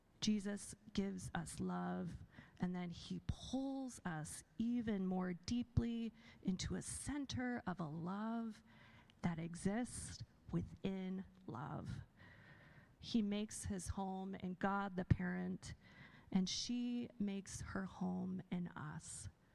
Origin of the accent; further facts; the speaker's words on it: Kenya; I grew up in Kenya in a culture that turns our Western understanding of individualism on its head.